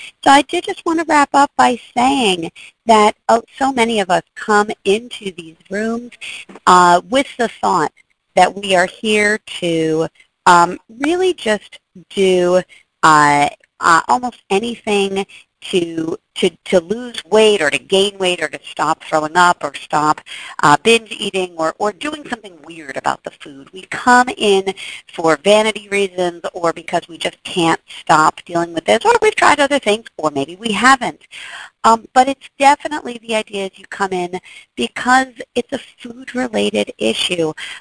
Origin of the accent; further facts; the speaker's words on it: New York, United States; I'm a New Yorker, and I lived through 9/11 abstinently.